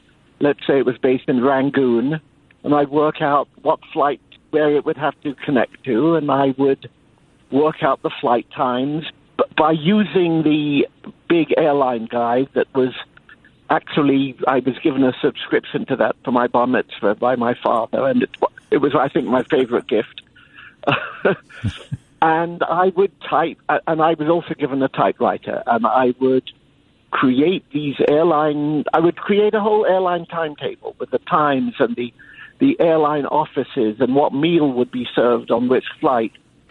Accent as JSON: {"language": "English", "region": "London", "country": "United Kingdom", "tie": "born or raised there", "said": "I grew up in London, as you can hear"}